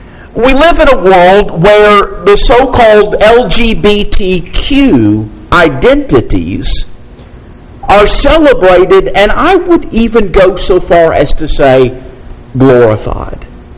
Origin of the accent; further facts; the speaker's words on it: Kentucky, United States; also born or lived in Alabama; I grew up in Eastern Kentucky, an area very much like Southern West Virginia. And I spent longer than anywhere else and most of my adult life to this point in Alabama